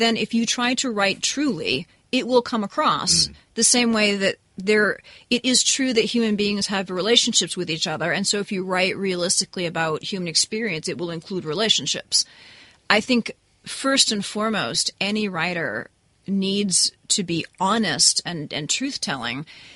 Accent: New England, United States; This is where I grew up. I'm from New England, with strange monsters and things, and.

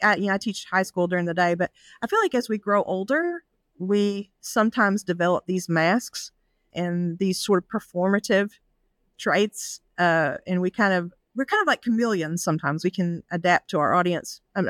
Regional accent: Appalachia, United States; I'm from an Appalachian region.

